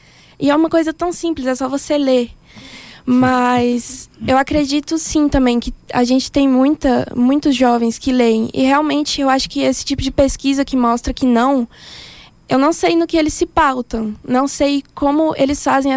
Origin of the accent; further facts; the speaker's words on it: Tocantins, Brazil; eu sou de Tocantins, e quando eu tava lá